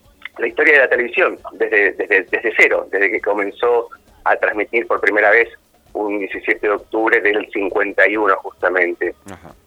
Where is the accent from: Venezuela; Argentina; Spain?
Argentina; Paso de los Libres, Corrientes; toda mi infancia, mi adolescencia, yo la pasé en Libres, y en esa época, estoy hablando hace ya más de 40 años